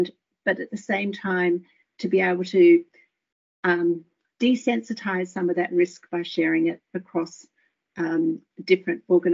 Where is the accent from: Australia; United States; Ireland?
Australia; South Australia; moved away as an adult; South Australia was originally my home state. I left here many, many years ago after finishing my tertiary studies.